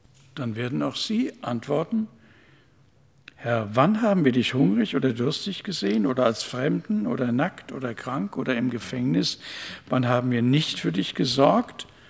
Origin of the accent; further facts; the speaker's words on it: Frankfurt, Hesse, Germany; die auf Frankfurt, da kommen wir her, aus Frankfurt, auf Frankfurts Straßen gefallen sind